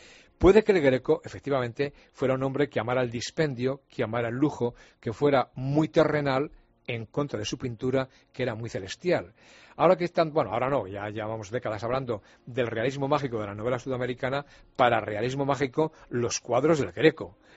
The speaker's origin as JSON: {"language": "Spanish", "country": "Spain"}